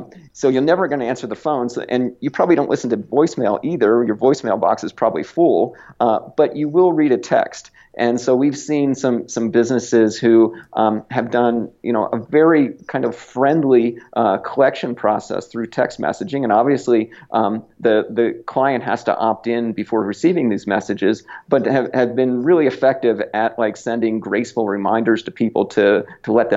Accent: East Coast, United States; now in Bozeman, United States; I grew up on the East Coast and along the way fell in love with the Rocky Mountain West. And so I just decided I picked up and moved to Bozeman, Montana.

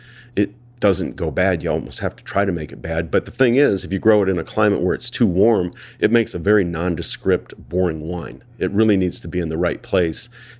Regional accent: South Bend, Indiana, United States; And I grew up in South Bend. My wife's from Lansing.

